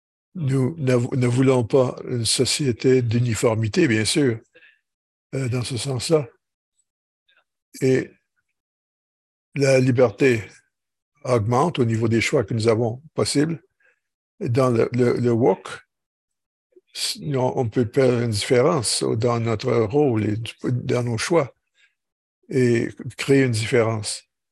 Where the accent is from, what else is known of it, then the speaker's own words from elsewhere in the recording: Italy; French is a second language; Non, que moi je suis digne parce que je suis italien.